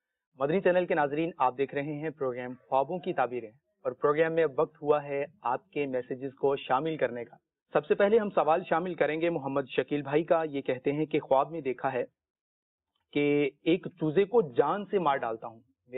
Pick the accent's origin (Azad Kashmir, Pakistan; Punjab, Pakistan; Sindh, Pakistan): Punjab, Pakistan; Lala Musa; اور میں لالا موسیٰ پنجاب سے ہوں.